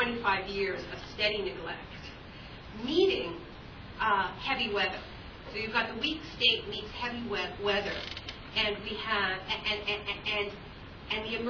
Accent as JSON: {"language": "English", "country": "Canada", "said": "And I'm Canadian, as you've heard"}